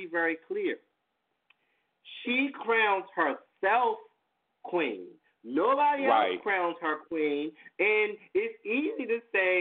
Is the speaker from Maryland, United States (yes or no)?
yes; Baltimore, Maryland, United States; I'm from Baltimore